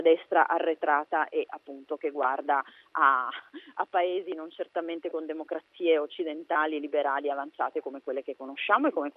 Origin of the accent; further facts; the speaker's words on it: Piedmont, Italy; peraltro devo dire, essendo piemontese